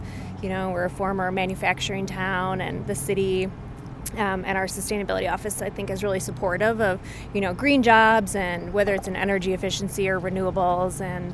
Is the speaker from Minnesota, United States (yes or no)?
no; Milwaukee, Wisconsin, United States; I grew up in Milwaukee. Both my parents were educators